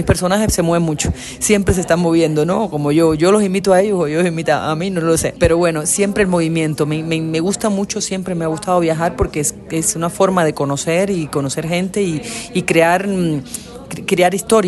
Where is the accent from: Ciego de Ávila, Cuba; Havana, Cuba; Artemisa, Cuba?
Havana, Cuba; also born or lived in Rome / Paris / Lisbon; Yo crecí con la pasión del viaje, porque yo crecí en La Habana, soy de La Habana, pero mi madre es de Cienfuegos, que es en el centro de la isla, mi padre era de Santiago, que es en el extremo oriental de la isla.